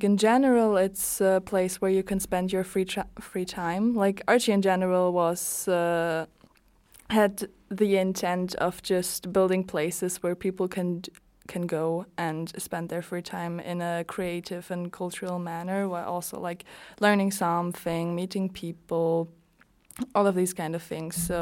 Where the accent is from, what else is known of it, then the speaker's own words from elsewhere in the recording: Germany; I am from Germany